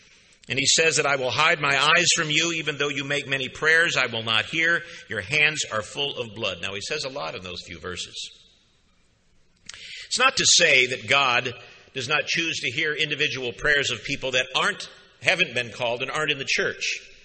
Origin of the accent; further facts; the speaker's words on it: Madison Heights, Michigan, United States; that I grew up in Madison Heights, Michigan, outside of Detroit, because I was a member, well, at least my mother was a member of the Catholic Church